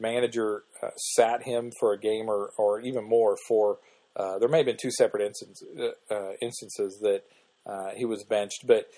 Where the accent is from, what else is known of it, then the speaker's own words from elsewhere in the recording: Joplin, Missouri, United States; was actually scheduled to be on the Joplin, Missouri caravan here in my hometown, and he didn't show.